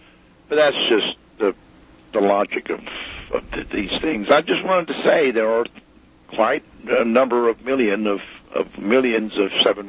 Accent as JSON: {"language": "English", "town": "Birmingham", "region": "Alabama", "country": "United States", "tie": "born or raised there", "also_born_or_lived": "Carlisle, Pennsylvania", "said": "I was born in Carlisle, Pennsylvania, and when I was about four, my dad was transferred to Alabama, Birmingham."}